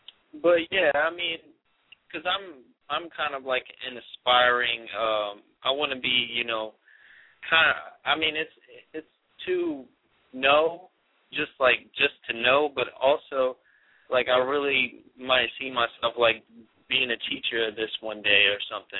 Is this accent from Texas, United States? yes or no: yes; Austin, Texas, United States; I grew up in Austin, Texas. I didn't grow up in New York. I didn't grow up in California.